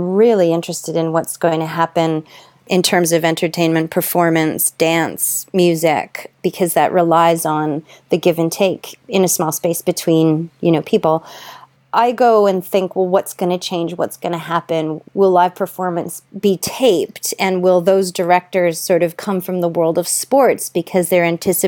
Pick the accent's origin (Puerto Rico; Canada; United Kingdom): Canada; I'm Canadian